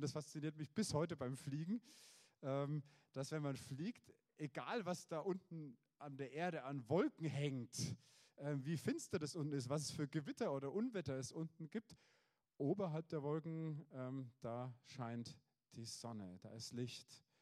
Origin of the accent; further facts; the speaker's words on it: Schweinfurt, Bavaria, Germany; Ich bin in Schweinfurt aufgewachsen, 30 Kilometer Luftlinie von der DDR-Grenze entfernt.